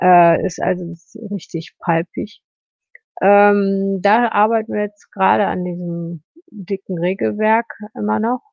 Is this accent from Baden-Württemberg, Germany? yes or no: no; Essen, North Rhine-Westphalia, Germany; born there; now in Moers, Germany; Also ich bin in Essen geboren. Und ich arbeite auch in Essen, aber ich wohne in Moers.